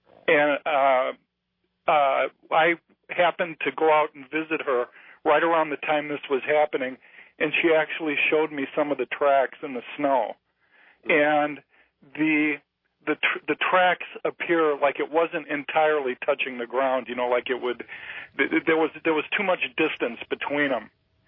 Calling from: Chicago, Illinois, United States; I'm calling from Chicago.

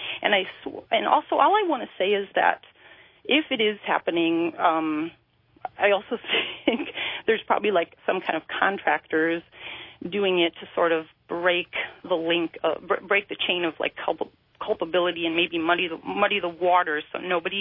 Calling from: Wisconsin, United States; I'm calling from Wisconsin.

